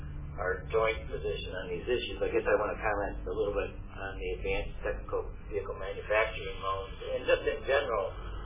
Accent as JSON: {"language": "English", "region": "Michigan", "country": "United States", "said": "And my home state of Michigan, there are a number of new battery facilities that have gone up"}